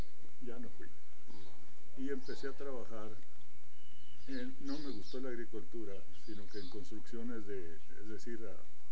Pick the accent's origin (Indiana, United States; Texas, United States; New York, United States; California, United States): Texas, United States; Clint; born there; Yo nací en Clint, Texas, el día 10 de agosto de 1924.